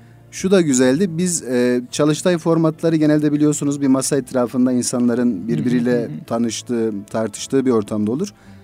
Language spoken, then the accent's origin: Turkish; Yerköy, Yozgat, Turkey; Yozgat Yerköylüyüm.